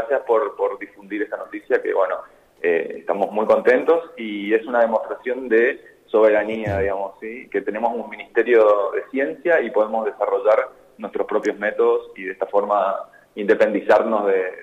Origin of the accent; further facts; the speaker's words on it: Misiones, Argentina; Soy de Misiones, ¿sí? Yo soy misionero, sí. Y estudié en Misiones la carrera de licenciatura en genética en la Universidad Nacional de Misiones y luego vine a hacer el doctorado a Buenos Aires.